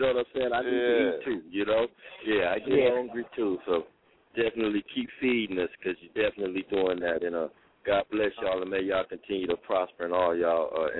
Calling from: California, United States; I'm calling from California.

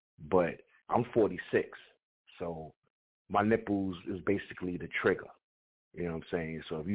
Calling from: Brooklyn, New York, United States; I'm calling from Brooklyn, New York.

